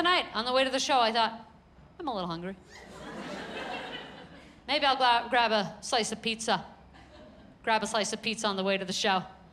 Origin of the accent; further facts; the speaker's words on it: Brooklyn, New York, United States; I'm originally from Crown Heights, Brooklyn, New York. Yeah, anybody else grow up Hasidic without a childhood?